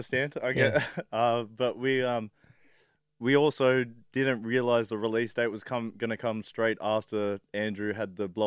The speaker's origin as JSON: {"language": "English", "country": "Australia", "said": "And I think that's why Australia's getting behind it as well. We're that Aussie battler, we're fighters"}